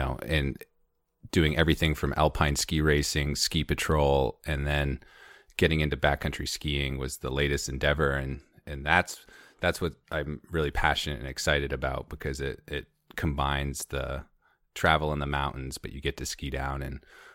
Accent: Conway, New Hampshire, United States; also born or lived in Maine / San Diego / Baja / Madison, New Hampshire; now in Jackson, United States; I am coming from Jackson, New Hampshire, relatively new home. I grew up in Conway. I've had stints in Maine and San Diego, Baja, back to Madison, New Hampshire, and worked my way up to Jackson as of this last April, made a move here.

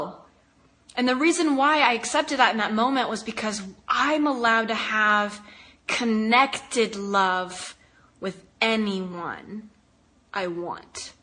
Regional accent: the South, United States; I was raised in the South, by the way, so it's probably different all over the place, but being raised by a very conservative Baptist family in the South.

